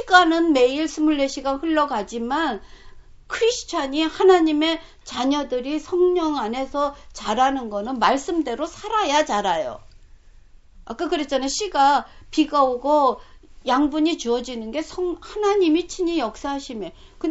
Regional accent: South Korea; also born or lived in Japan; 외국인이에요. 학교 전체에 우리 하나가 한국 사람이고요.

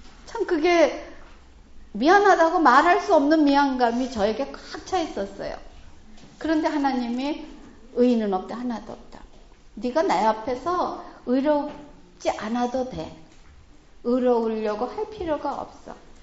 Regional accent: South Korea; now in Japan; 일본 땅에서 살면서 내가 언제든지 하나님의 딸이에요, 언제든지 나는 한국 사람이에요

